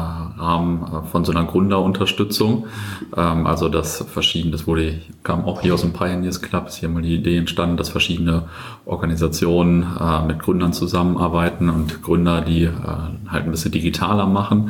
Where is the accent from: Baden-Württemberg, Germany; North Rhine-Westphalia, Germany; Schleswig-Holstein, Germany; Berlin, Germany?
North Rhine-Westphalia, Germany; Löhne; also born or lived in Buxtehude; und aufgewachsen in Löhne im Kreis Herford.